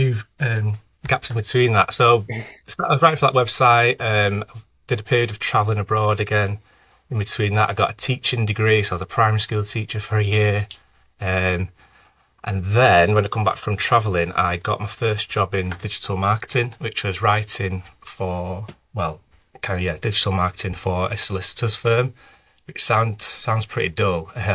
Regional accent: Manchester, North West England, United Kingdom; So I'm from Manchester

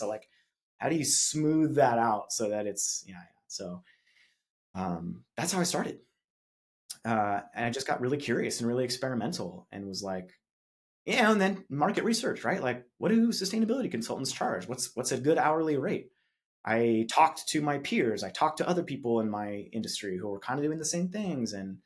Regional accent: Arizona, United States; the internet service provider that I had growing up in Arizona

